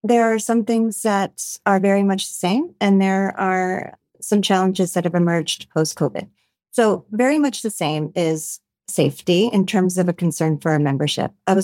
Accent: Pennsylvania, United States; now in Vancouver, Canada; I grew up on the Pennsylvania side of the Pennsylvania-New York state border in a very, very small town.

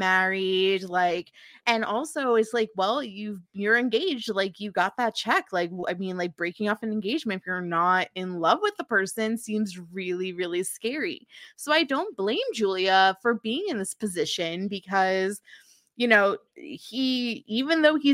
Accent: New Jersey, United States; I said I was from New Jersey and they were like, oh, is that like on the coast?

